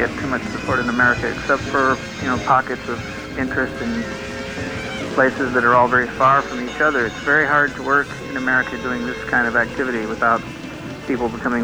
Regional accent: Illinois, United States; born there; also born or lived in Michigan; Yeah, I was born in Illinois, and I came here from Michigan.

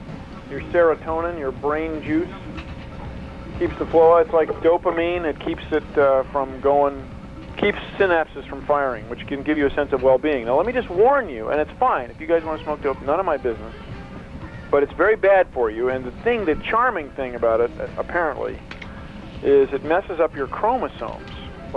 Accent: Washington, District of Columbia, United States; now in Seattle, United States; Back east, Washington, D.C.

